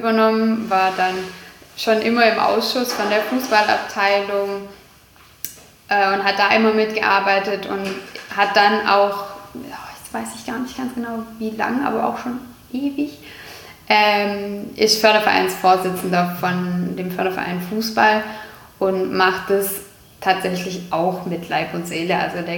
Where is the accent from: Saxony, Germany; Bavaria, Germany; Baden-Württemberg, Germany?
Baden-Württemberg, Germany; Herrenberg; born there; Ja, also ich bin in Herrenberg geboren